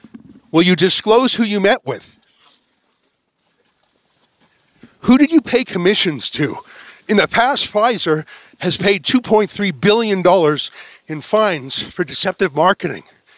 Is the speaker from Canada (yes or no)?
yes; Canada; from Canada.